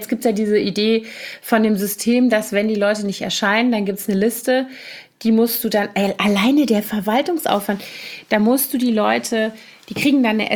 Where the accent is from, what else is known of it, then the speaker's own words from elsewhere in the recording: Koblenz, Rhineland-Palatinate, Germany; da gab es in meiner Heimatstadt Koblenz wohl so einen mittleren Skandal